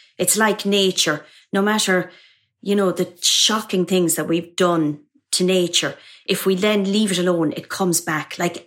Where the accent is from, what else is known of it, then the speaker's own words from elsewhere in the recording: Mullingar, Westmeath, Ireland; I went to a nun school and it was in a convent in my hometown of Mullingar in Ireland.